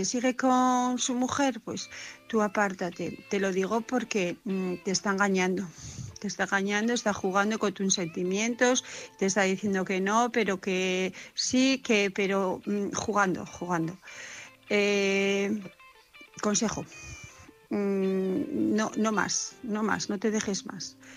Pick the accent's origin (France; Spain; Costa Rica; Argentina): Spain; Asturias; de Asturias.